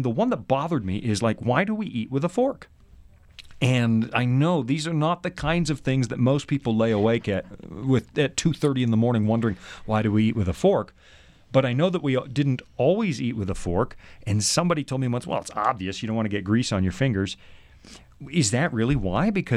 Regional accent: Canada; I know I am a Canadian, and I know that you have more people than that.

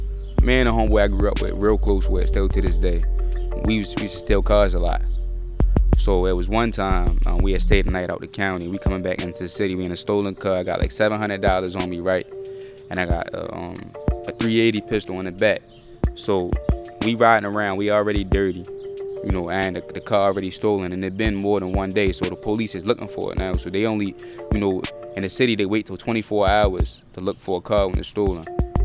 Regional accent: Baltimore, Maryland, United States; I'm born and raised East Baltimore. You know, I come from McElderry Park. We call it down the hill where I'm from.

